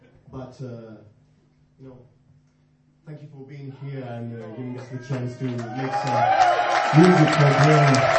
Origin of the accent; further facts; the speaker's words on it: Italy; we come from Italy, which is a place where in the 70s culture was here.